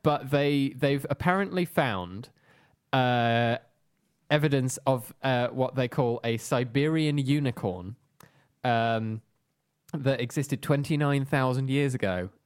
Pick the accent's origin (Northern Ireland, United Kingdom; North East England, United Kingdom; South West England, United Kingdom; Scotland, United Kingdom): South West England, United Kingdom; Bristol; So I'm not going to be able to vote for a mayor of London in my hometown of Bristol